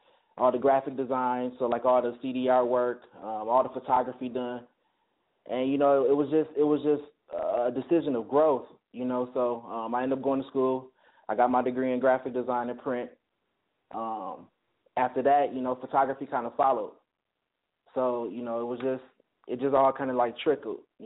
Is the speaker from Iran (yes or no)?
no; Milwaukee, Wisconsin, United States; I'm from Milwaukee, Wisconsin, Middletown, what it do?